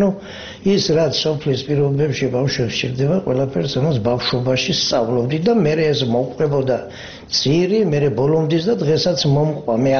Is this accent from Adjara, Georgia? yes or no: no; Mukhurcha, Samegrelo-Zemo Svaneti, Georgia; დავიბადე სოფელ მუხურჩაში, მარტვილის რაიონი. ვიზდებოდი ჩვეულებრივად, როგორც ყველა ბავშვები ვიზდება სოფელში